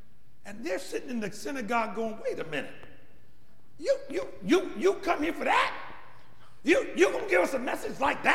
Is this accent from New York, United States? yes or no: no; Chicago, Illinois, United States; I'm from Chicago, as a matter of fact.